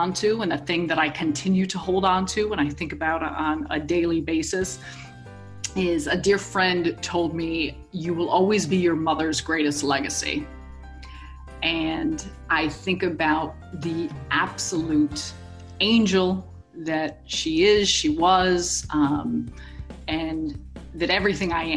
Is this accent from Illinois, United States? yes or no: yes; Chicago, Illinois, United States; and this goes back to me being born and raised in Chicago